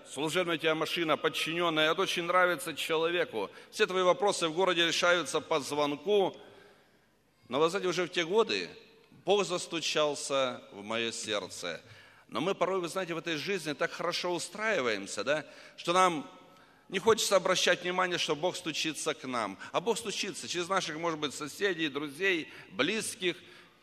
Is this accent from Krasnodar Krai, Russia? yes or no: yes; Anapa, Krasnodar Krai, Russia; возвратился в свой родной город Анапа, откуда я родом, Краснодарского края